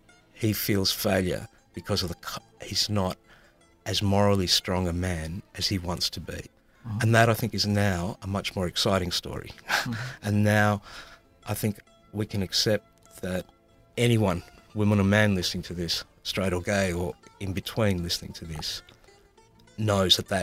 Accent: Australia; just as much as growing up in Australia has challenged and my notion of what it was to be a Greek man and what it means to be a good Greek man

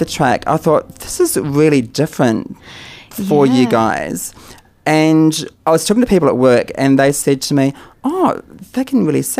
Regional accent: New Zealand; I'm from New Zealand

